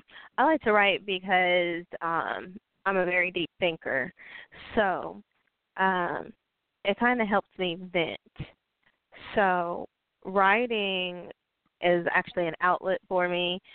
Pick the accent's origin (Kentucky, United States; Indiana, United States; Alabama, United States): Indiana, United States; Evansville; Yes, that's correct. I'm from Evansville, Indiana.